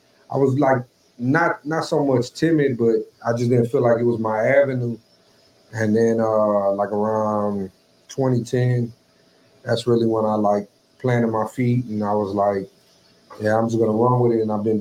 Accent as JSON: {"language": "English", "town": "Houston", "region": "Texas", "country": "United States", "tie": "born or raised there", "said": "I'm originally from Houston, born and raised there. Almost my entire life, came out here to the Valley."}